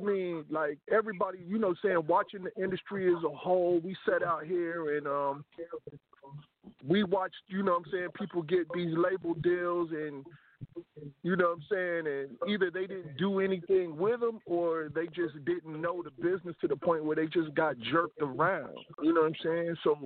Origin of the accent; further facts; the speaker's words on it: East Coast, United States; I'm originally, I'm originally from the East Coast, so.